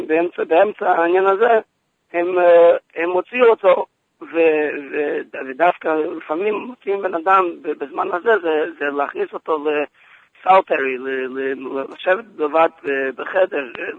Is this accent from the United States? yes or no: yes; United States; Hebrew is a second language; זה לא שפת האם, וגם בקושי שפת הבני דודים מצוות. אני לא, אני אמריקאי